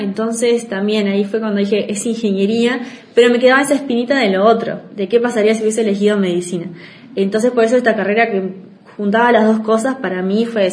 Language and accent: Spanish; Artigas, Uruguay; nací y crecí en Artigas, hice ahí desde que nací hasta los 19